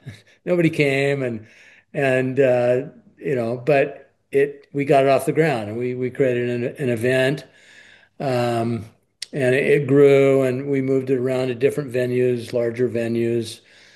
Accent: Portland, Oregon, United States; My hometown is Portland, Oregon.

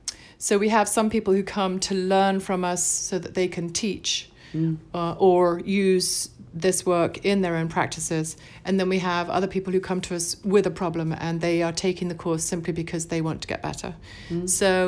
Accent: United Kingdom

